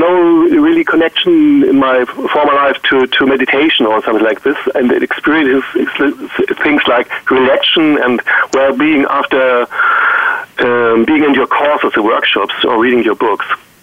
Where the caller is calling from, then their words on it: Hamburg, Germany; English is a second language; I'm calling from Hamburg, Germany.